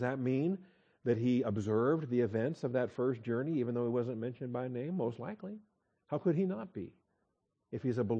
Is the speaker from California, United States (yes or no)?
no; Seattle, Washington, United States; Like, I'm a Washingtonian. I was born in Washington State, right? Or a Seattleite, born in the city of Seattle.